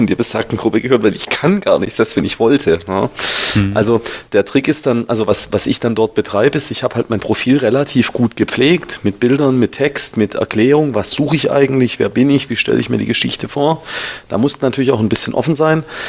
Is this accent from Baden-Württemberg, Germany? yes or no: yes; Baden-Württemberg, Germany; Also ich bin ja Schwabe, ne? Die Schwaben sind ja nicht ganz zu Unrecht knausrig.